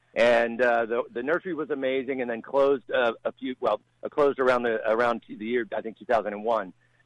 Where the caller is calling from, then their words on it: Encino, California, United States; Good morning. I'm here from Encino.